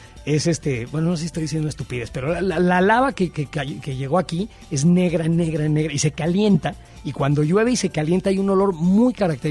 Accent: Mexico City, Mexico; Coyoacán, el sur de la ciudad, el Pedregal, de donde soy, tiene un olor característico, sobre todo cuando llueve. La roca volcánica que se calienta mucho porque es negra y el jardín donde yo crecí está cubierto por lava del xitle

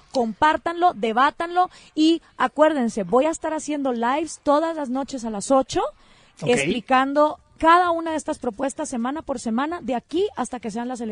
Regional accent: Guatemala; me parece muy injusto que la gente que más trabaja por Guatemala y que le manda dinero a sus familiares de vuelta no tengan el derecho al voto

